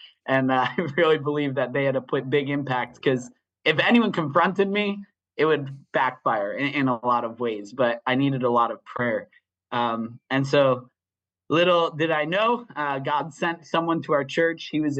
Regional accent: New Jersey, United States; So for me, I grew up in North Jersey, and I went to a church, EFCA church.

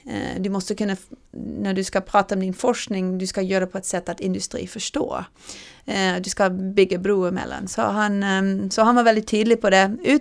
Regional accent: Nashville, Tennessee, United States; also born or lived in New Haven; jag var född i New Haven, Connecticut, på Yale universitet. Men vi flyttade till Nashville när jag var 3 år, och min far bor kvar där, så det är där jag hade hela min uppväxt, i Nashville, Tennessee.

